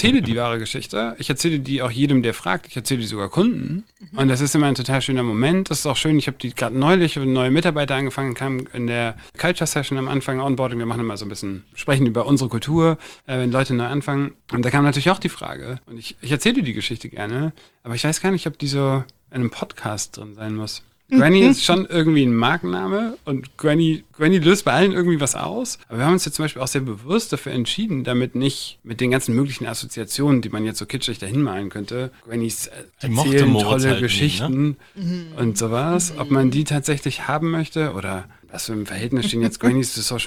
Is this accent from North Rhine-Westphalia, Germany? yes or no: no; Hamburg, Germany; also born or lived in Berlin; Ich bin in Berlin geboren und war bis 5 in Berlin. Ich bin dann in Hamburg die Rest der Zeit